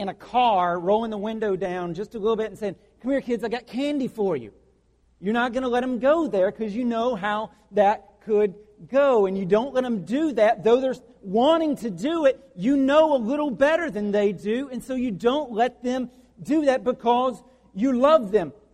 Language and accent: English; the South, United States; So you can't say, yeah, I'm a Christian. I was raised in the South.